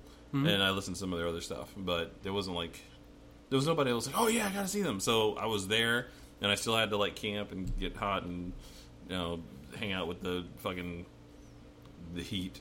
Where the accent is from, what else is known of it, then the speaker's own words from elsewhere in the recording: United States; Yeah, because I'm American.